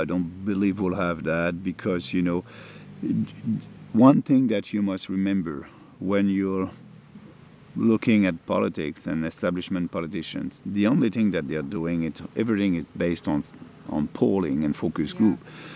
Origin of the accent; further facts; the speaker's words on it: Canada; I hope as a Canadian that we can have an election as soon as possible.